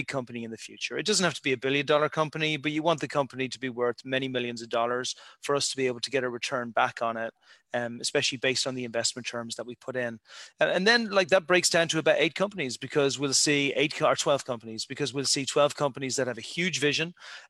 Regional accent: Ireland; now in Santa Monica, United States

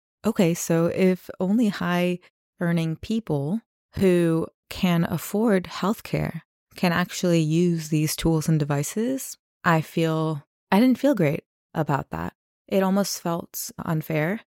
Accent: New York, United States; you know, growing up in America, I grew up outside of New York. I grew up with a lawn and a swing set in my backyard.

